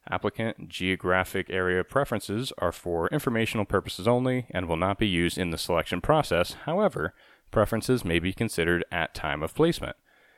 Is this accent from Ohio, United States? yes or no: yes; Ohio, United States; I'm from Ohio, and my career started out on the West Coast.